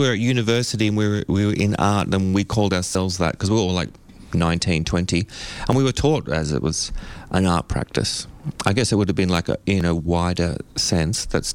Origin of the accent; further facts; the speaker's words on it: Byron Bay, New South Wales, Australia; Look, I grew up in Byron Bay, so my parents were, born in Sydney, and we travelled around a bit.